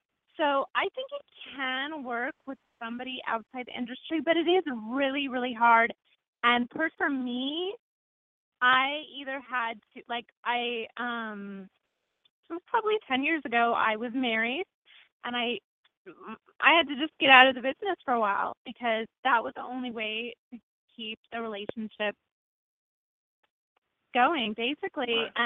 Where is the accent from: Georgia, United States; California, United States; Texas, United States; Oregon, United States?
Oregon, United States; Portland; I flew into Portland. That's my hometown, for my high school reunion.